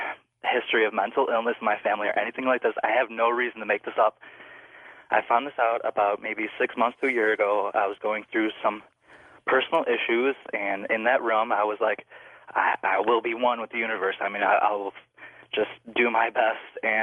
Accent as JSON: {"language": "English", "town": "Chicago", "region": "Illinois", "country": "United States", "lives_now": "Tinley Park, United States", "said": "I live in Tinley Park, Illinois. I'm formerly from Chicago, and I used to live at my grandmother's house by Midway Airport"}